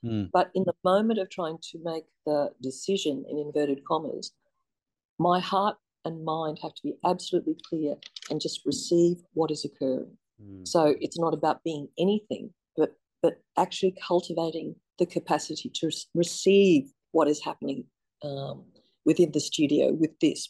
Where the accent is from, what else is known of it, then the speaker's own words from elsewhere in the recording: Australia; It is also me being an Australian, and an Australian.